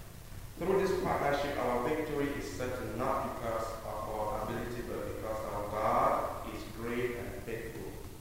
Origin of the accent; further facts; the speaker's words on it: Cameroon; English is a second language; growing up in Cameroon, we're not used to those rides and all those things.